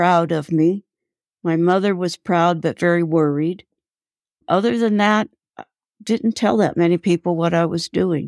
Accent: Danville, California, United States; I grew up in Danville, California, in the East San Francisco Bay Area, horseback riding, hiking, being gone from dawn to dusk.

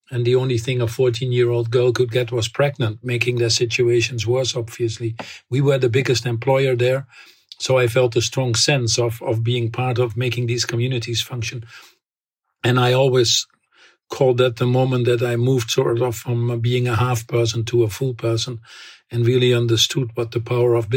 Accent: Netherlands; English is a second language; So I ended up going back to my hometown after a year, and then I wanted to become a doctor. I think it was driven by that same desire to help others. In Holland, there's a lottery system.

